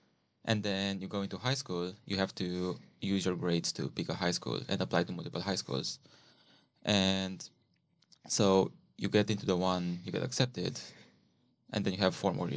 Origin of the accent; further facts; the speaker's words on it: Bucharest, Romania; I'm from Bucharest, Romania, and I'm majoring in mechanical engineering.